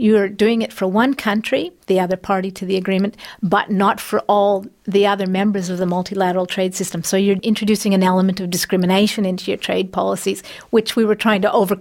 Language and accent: English; Canada; now in Australia; when I moved to Australia from Canada in the mid-1980s, the price of cars was, I found it amazing and horrifying.